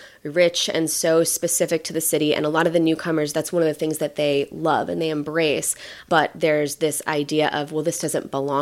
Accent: District of Columbia, United States; also born or lived in New Orleans; And my family moved to the D.C. area when I was still an infant, but we'd always come back and visit.

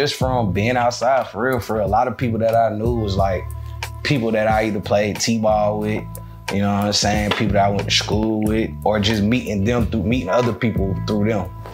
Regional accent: Atlanta, Georgia, United States; born there; I was born in Atlanta, of course.

